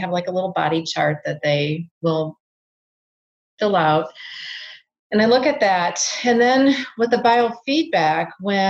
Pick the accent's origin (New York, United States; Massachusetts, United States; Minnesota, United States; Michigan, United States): Minnesota, United States; And I'm from Minnesota, so you can hear them in a, oh, the soda.